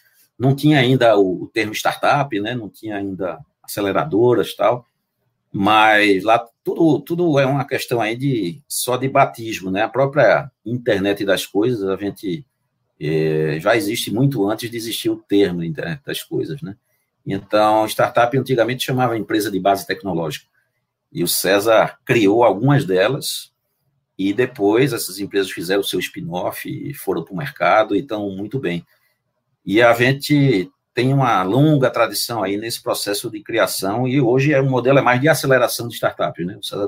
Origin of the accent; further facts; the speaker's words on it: Recife, Pernambuco, Brazil; Bom, eu sou recifense, tenho 54 anos